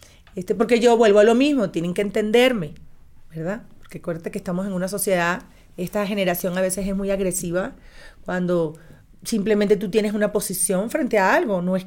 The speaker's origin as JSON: {"language": "Spanish", "country": "Mexico", "said": "Ojalá que me inviten aquí en mi país, que es México también."}